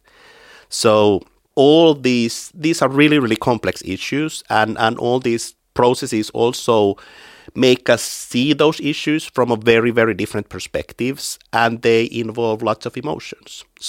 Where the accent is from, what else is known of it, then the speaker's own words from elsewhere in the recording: Finland; I mean, I'm from Finland. We are one of the most militarized countries in Europe.